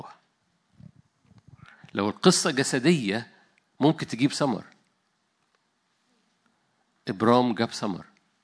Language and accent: Arabic; Egypt; يعني مش عشان أنا مصري فمتحيز